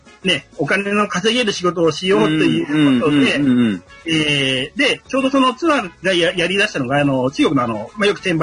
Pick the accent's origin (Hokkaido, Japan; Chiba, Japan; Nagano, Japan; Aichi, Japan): Hokkaido, Japan; moved away as an adult; also born or lived in Tokyo; 20代の頃は、北海道から、まあ、東京に上京してきて